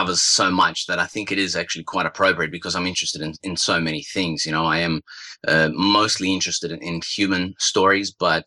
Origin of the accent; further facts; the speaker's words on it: Belarus; again, my home country of Belarus, where I pass for just a regular person